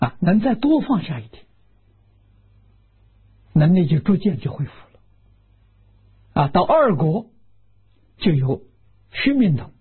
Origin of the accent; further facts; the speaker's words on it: China; 这两种都是我们中国人讲的成见